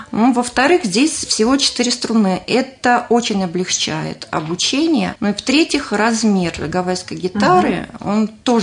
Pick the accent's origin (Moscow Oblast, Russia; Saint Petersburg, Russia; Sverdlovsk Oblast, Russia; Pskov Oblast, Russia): Moscow Oblast, Russia; Ramenskoye; born there; Да, я здесь родилась, в Раменском.